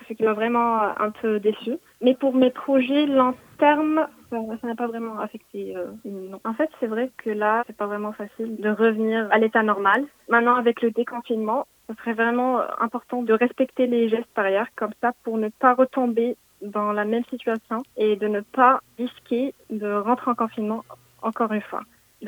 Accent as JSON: {"language": "French", "country": "Morocco", "lives_now": "Brest, France", "said": "j'ai 22 ans et je viens du Maroc."}